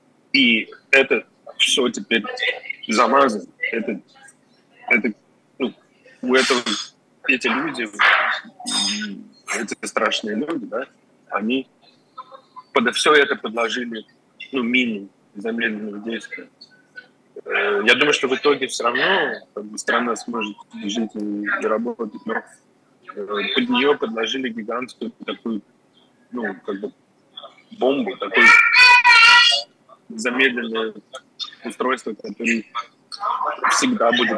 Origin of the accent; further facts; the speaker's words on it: Moscow, Russia; moved away; Ну, вот вы сами говорите, да, я 2 года не видел Москву. Я из Москвы сам, то есть это мой город.